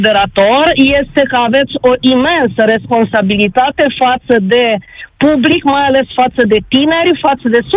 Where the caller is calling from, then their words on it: Timișoara, Timiș County, Romania; și vă sunt din Timișoara.